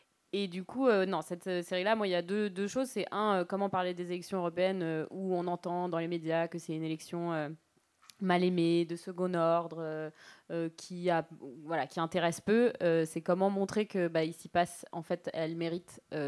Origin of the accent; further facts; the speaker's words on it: Marseille, Provence-Alpes-Côte d'Azur, France; parce que moi je suis marseillaise